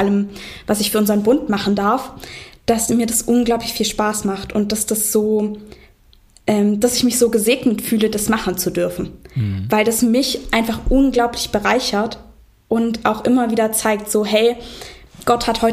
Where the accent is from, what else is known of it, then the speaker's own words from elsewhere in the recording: Saxony, Germany; Und ich bin aber ja in Ostdeutschland aufgewachsen, also in Sachsen. Und da ist man, wenn man glaubt, immer ein bisschen weird. Also man ist so ein Teil dieser christlichen Minderheit.